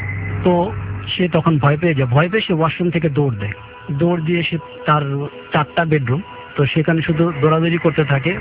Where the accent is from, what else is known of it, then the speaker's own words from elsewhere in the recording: Dhaka, Dhaka Division, Bangladesh; আমি পুরান ঢাকা থেকে এসেছি, পোস্তগোল এলাকা থেকে।